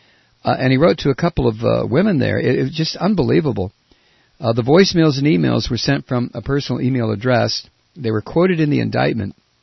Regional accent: Toledo, Ohio, United States; Turns out he's from my hometown, Toledo, Ohio.

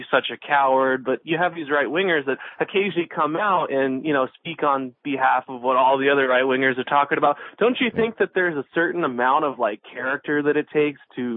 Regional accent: Oregon, United States; I know I'm actually originally from Oregon.

